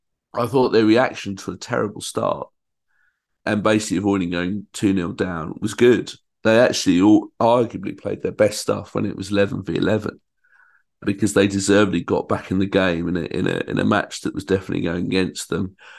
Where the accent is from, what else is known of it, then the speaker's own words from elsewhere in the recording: Australia; as an Australian, he's been enjoying Bazball.